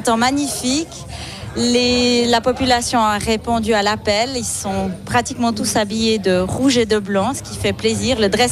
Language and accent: French; Avenches, Vaud, Switzerland; vivre ça ici, chez moi à Avenches